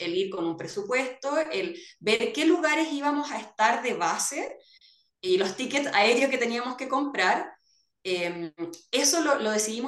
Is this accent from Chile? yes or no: yes; Chile; las tres somos chilenas, dos vivíamos acá en Chile y una vive en Nueva Zelanda.